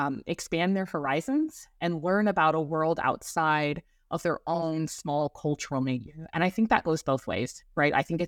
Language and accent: English; Los Angeles, California, United States; It's really great because growing up in Los Angeles, first of all, I never traveled.